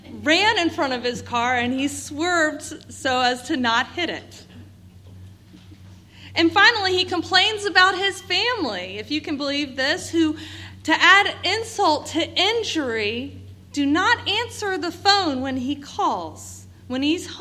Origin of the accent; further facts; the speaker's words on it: Atlanta, Georgia, United States; now in New Jersey, United States; I grew up in Atlanta, Georgia, a hot and humid place with no shortage of mosquitoes, where it almost never snows.